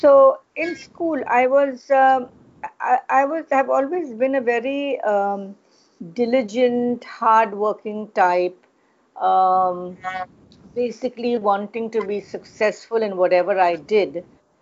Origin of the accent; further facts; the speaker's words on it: Mumbai, Maharashtra, India; born there; So I was born in Bombay, which is now called Mumbai, on the 28th of April 1951. So I'm now 69 years old.